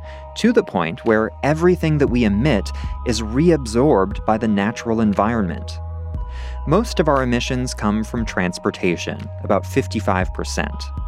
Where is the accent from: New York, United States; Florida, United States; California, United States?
California, United States; Santa Rosa; I grew up in Santa Rosa, a small city north of San Francisco.